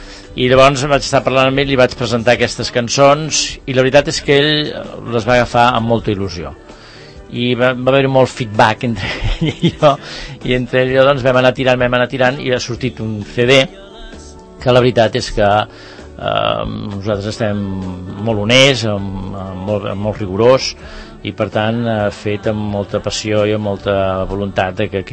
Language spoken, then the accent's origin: Catalan; Sant Cugat del Vallès, Catalonia, Spain